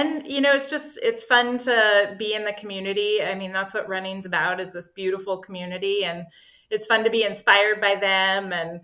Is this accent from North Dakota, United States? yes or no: yes; North Dakota, United States; And he's from Montana, I'm from North Dakota.